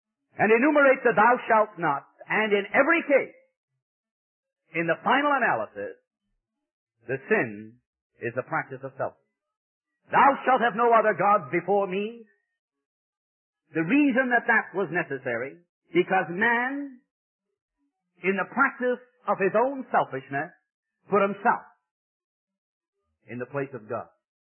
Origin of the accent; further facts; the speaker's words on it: Ireland; growing up in Ireland in the mountains in a little cottage in the kind of poverty that you really don't know about in this country.